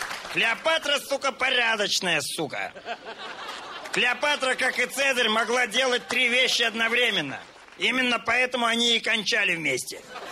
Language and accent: Russian; Belarus; А мне срать, потому что я из Беларуси.